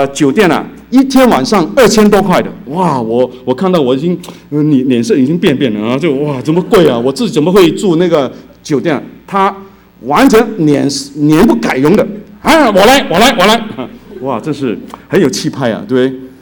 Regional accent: Hong Kong; 尤其是我们香港人，我香港来的，对不对？香港人骂人很厉害的

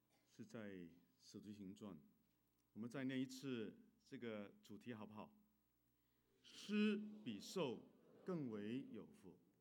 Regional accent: Hong Kong; 我是从香港来的啊

